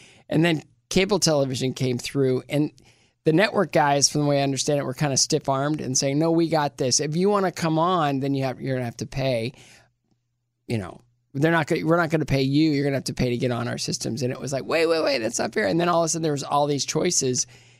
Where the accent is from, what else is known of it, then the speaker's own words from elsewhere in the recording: Bowling Green, Ohio, United States; No, it was really small. Like, the joke about Bowling Green is it's in that really flat part of Ohio.